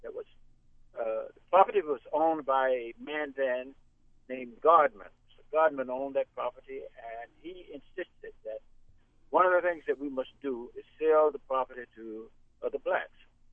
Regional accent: the South, United States; I came here from the South, so I know what segregation was and what it was all about.

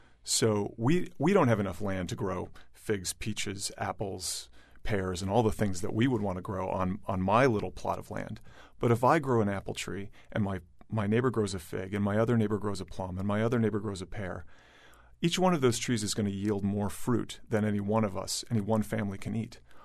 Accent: Minnesota, United States; now in Baltimore, United States; I mean, I grew up in Minnesota, where it's more of a Western state.

